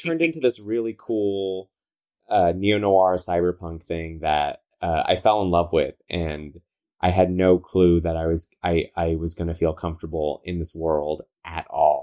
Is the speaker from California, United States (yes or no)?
yes; California, United States; accent: Valley girl; I'm so sorry. I talk like a Valley girl. I'm from Southern California. So like, I sound like an idiot